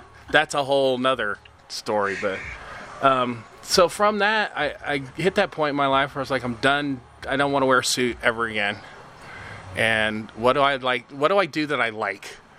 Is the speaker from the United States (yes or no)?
yes; Columbus, Ohio, United States; I'm from Columbus. I was a local kid that made it. I played for Ohio State from 85 to 89 basketball.